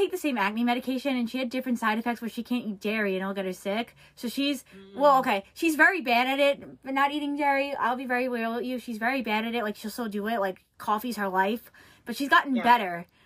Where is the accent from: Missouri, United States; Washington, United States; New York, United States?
New York, United States; Oh, I'm from New York.